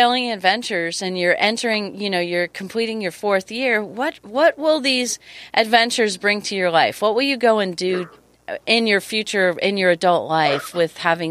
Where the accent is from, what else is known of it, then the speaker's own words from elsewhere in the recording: Hawaii, United States; Marvin's my husband, and it's funny because we grew up in Hawaii, and I attended University of Hawaii